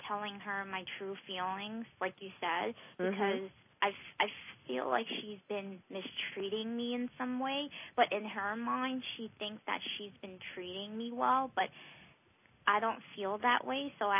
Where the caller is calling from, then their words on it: Brooklyn, New York, United States; I'm calling from Brooklyn, New York.